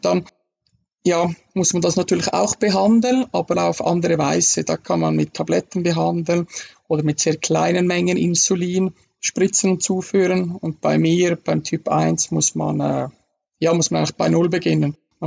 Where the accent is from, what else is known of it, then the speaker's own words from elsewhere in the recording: Davos, Graubünden, Switzerland; now in Bern, Switzerland; Ich bin in Davos aufgewachsen, ein kleines Bergdorf in den Schweizer Bergen.